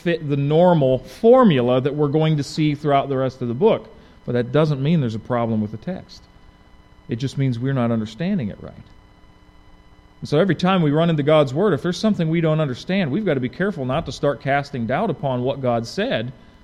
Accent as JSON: {"language": "English", "region": "Ohio", "country": "United States", "tie": "born or raised there", "said": "I said, \"Oh, I grew up in Ohio.\""}